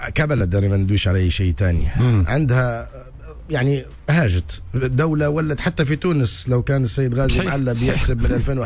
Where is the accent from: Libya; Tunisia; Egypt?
Libya; انا ما نقدرش نبني سور لان انا ما عنديش وين نعالج عندي في ليبيا بالكفاءة التونسية